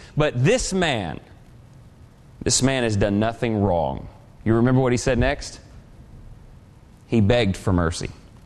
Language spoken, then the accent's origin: English; Humble, Texas, United States; On the way to church growing up in Humble, Texas, there was the guy going down the road carrying the cross.